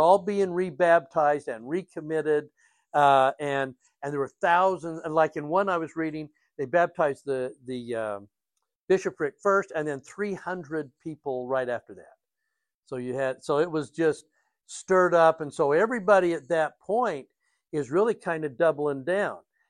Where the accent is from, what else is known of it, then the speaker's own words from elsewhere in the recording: Layton, Utah, United States; we've always known growing up in Layton that we were better than Bountiful Centerville.